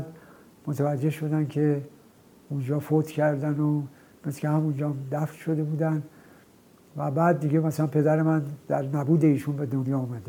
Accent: Tehran, Tehran Province, Iran; born there; متولد 1322 و متولد شهر تهران در محله منیریه که به هر حال در اونجا متولد شدم. از نظر خانوادگی میتونم بگم که خانواده من یک خانواده فرهنگی مذهبی بودن

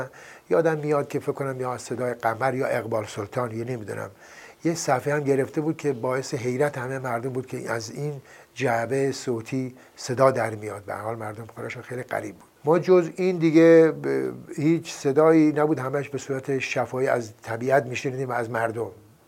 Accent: Chamsangar, Lorestan, Iran; born there; این ایستگاه راهن چمسنگر در کنار رودخانه سزار که رودخانه است که از در واقع لرستان میره به سد دز میریزه، اونجا من به دنیا آمدم.

